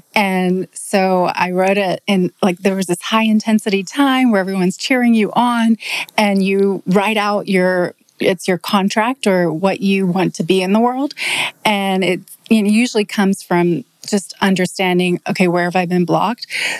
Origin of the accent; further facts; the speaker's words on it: Houston, Texas, United States; also born or lived in London, United Kingdom; Well, in London and then in Houston.